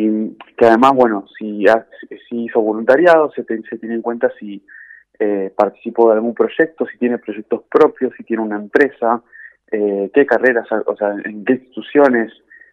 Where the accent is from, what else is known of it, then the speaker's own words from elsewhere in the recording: Quilmes, Buenos Aires Province, Argentina; yo soy de Quilmes, de Villa La Florida. En particular, bueno, estudié mi primaria y secundaria en el Instituto Sagrada Familia.